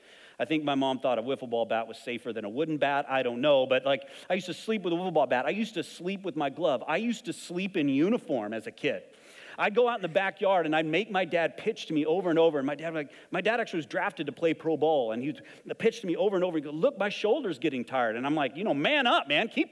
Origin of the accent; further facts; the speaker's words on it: Texas, United States; also born or lived in Albuquerque, New Mexico / Phoenix, Arizona; I grew up in West Texas. I lived in Albuquerque for a while.